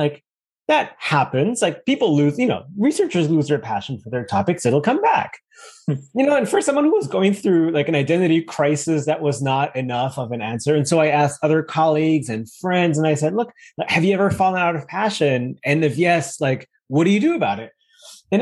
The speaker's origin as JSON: {"language": "English", "country": "Germany", "also_born_or_lived": "United Kingdom", "second_language": "English", "said": "I'm originally from Germany. I actually did my undergrad and master's degree in the UK."}